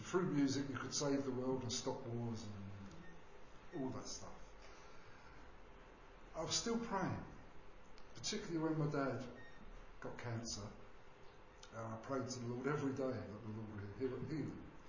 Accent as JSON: {"language": "English", "town": "Bethnal Green", "region": "London", "country": "United Kingdom", "tie": "born or raised there", "also_born_or_lived": "Islington", "said": "So I was born March 21st, 1950. In Islington. I was brought up in Bethnal Green in London. My dad was a Catholic, not a practicing Catholic, and my mum was Church of England, and I was christened"}